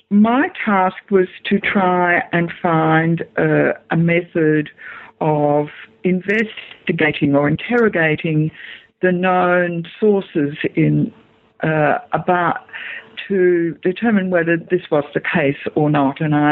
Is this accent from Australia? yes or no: yes; Australia; as an Australian historian